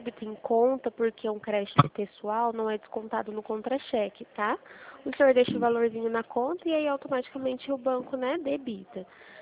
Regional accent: Presidente Prudente, São Paulo, Brazil; Eu sou de Presidente Prudente

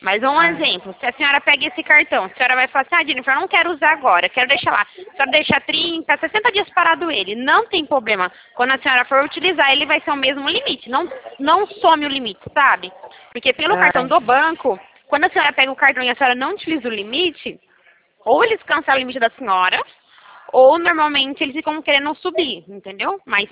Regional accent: Americana, São Paulo, Brazil; Eu sou de Americana.

